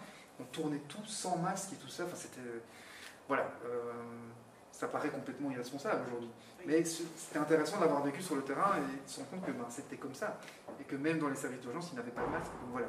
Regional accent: Charleroi, Wallonia, Belgium; on vient tous les deux de Charleroi. On a grandi dans la même rue, en fait.

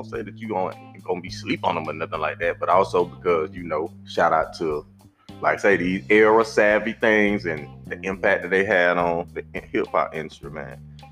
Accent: the South, United States; like I say, I'm from the Dirty South, man, so I ride with it

